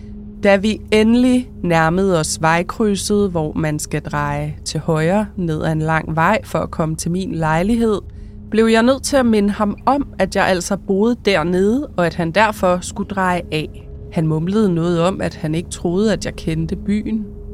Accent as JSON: {"language": "Danish", "town": "Esbjerg", "region": "Region of Southern Denmark", "country": "Denmark", "said": "Vi kommer begge fra Esbjerg, så det var noget af en omvæltning."}